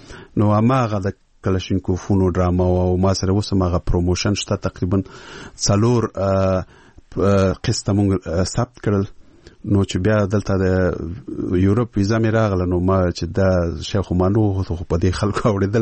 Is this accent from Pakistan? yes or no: yes; Peshawar, Khyber Pakhtunkhwa, Pakistan; خو زه ورکوټه په پېښور کې لوی شوی یم